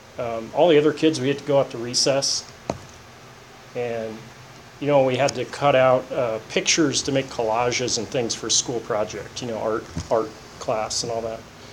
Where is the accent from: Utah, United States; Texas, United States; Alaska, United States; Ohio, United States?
Ohio, United States; So I grew up in Ohio on a farm.